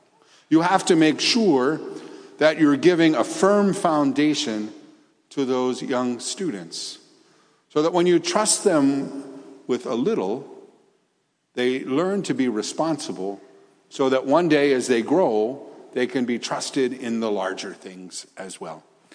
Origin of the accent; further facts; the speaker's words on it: Pittsburgh, Pennsylvania, United States; But I'm from Pittsburgh, and we put Heinz ketchup on everything. That's part of the fabric of our life there.